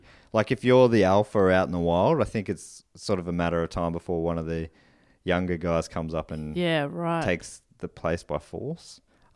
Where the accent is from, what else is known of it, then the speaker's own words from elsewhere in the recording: Australia; And that's the only currency that I would accept, especially as an Australian.